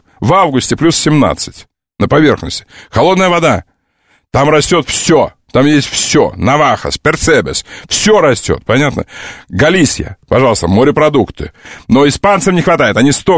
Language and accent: Russian; Crimea, Ukraine; born there; А я родился в Крыму.